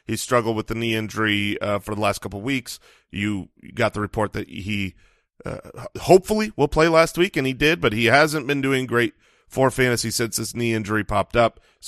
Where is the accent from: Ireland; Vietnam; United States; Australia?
Ireland; I'm coming from Ireland.